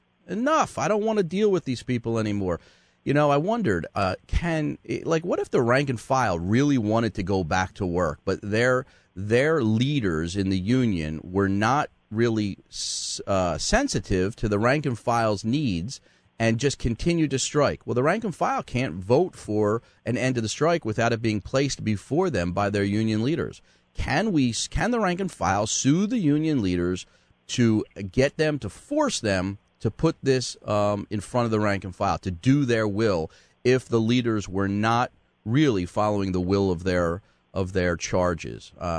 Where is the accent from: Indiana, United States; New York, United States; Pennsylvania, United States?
Pennsylvania, United States; Philadelphia; I grew up in Philly, and, polling places are just a few, at least, back when I was growing up, they were a few steps away.